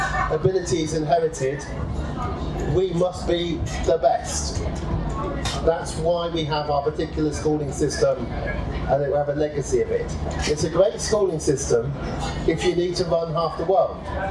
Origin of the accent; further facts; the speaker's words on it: Oxford, South East England, United Kingdom; I grew up in Oxford. I was taken to see the car plant as a small boy.